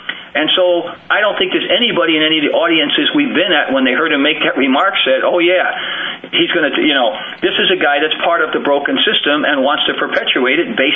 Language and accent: English; Harlem, New York, United States; Most of the kids I grew up with in Harlem didn't graduate from high school.